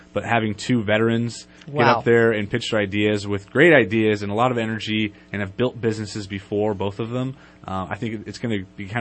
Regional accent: Weaverville, California, United States; I love Shasta County, Northern California. I grew up in Weberville. I've been here for about 7 years, but Redding's basically a home to people in Trinity County.

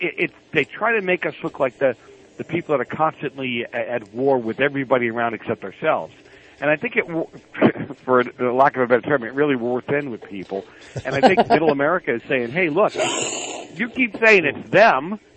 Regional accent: Boston, Massachusetts, United States; I grew up in Boston back in the 70s when the mafia was very active

